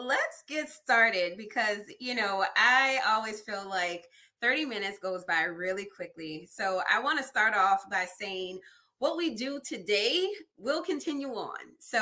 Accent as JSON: {"language": "English", "town": "New Orleans", "region": "Louisiana", "country": "United States", "tie": "born or raised there", "said": "As Sarah mentioned … My hometown is New Orleans, Louisiana."}